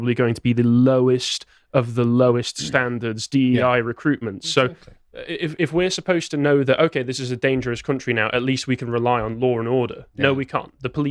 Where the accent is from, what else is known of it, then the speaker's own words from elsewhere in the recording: United Kingdom; How is that supposed to make me feel safe as a British citizen?